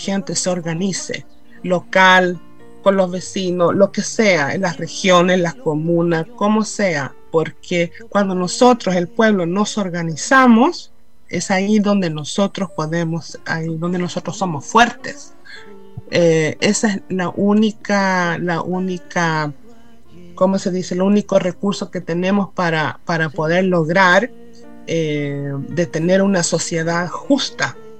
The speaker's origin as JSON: {"language": "Spanish", "country": "Sweden", "tie": "born or raised there", "said": "los traumas y las historias de nosotros que crecimos acá en Suecia."}